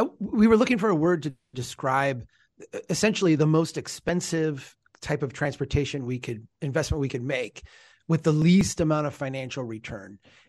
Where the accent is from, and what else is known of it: Brainerd, Minnesota, United States